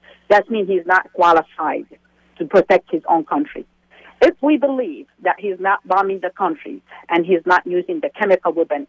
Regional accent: Damascus, Damascus Governorate, Syria; now in United States; I'm a Syrian American. I'm from Damascus. All my family is still in Damascus

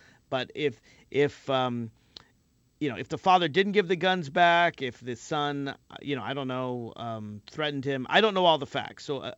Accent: Nashville, Tennessee, United States; I'm from Tennessee, but I am from Nashville, and it's a city. I'm not from rural Tennessee

